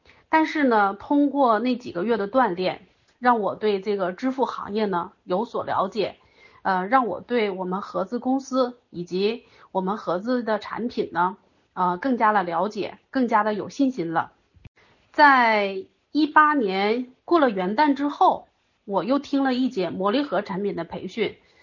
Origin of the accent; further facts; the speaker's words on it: Changchun, Jilin, China; 我是来自大东北吉林省长春市的合伙人，